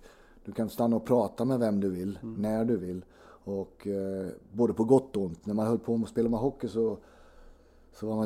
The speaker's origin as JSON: {"language": "Swedish", "region": "Småland", "country": "Sweden", "said": "Ja, min fru är Stockholmstjej och jag är smålänning själv."}